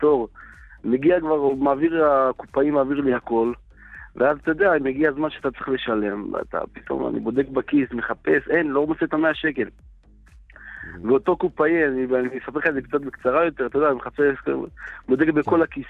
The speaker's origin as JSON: {"language": "Hebrew", "town": "Jerusalem", "region": "Jerusalem District", "country": "Israel", "said": "מירושלים גם."}